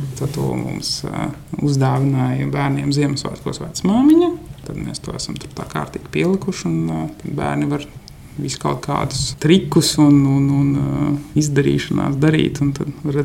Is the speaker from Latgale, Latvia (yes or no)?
no; Riga, Latvia; Jā, es pats esmu uzaudzis Rīgā, bet nu, es esmu uzaudzis tādā nosacīta siltumnīcas apstākļos, jo es esmu uzaudzis vecvecāku mājā, kura ir diezgan liels dārs